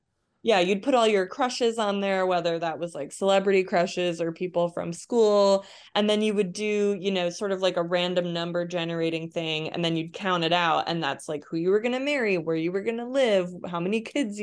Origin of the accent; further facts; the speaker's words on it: Michigan, United States; I grew up in Southeastern Michigan as well, so we'd played a lot of Red Rover.